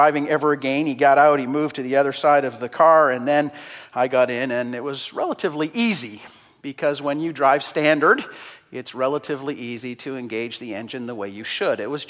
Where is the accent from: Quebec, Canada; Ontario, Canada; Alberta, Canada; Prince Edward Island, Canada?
Alberta, Canada; Calgary; also born or lived in Saskatchewan; As you probably know, I was raised in Alberta. In Calgary, actually